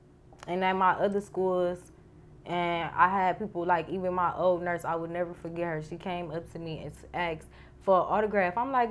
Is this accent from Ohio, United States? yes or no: yes; Cleveland, Ohio, United States; So I grew up on Superior with my grandparents. I lived there while I was younger. And then I moved to Maple, Bedford area to move back with my mom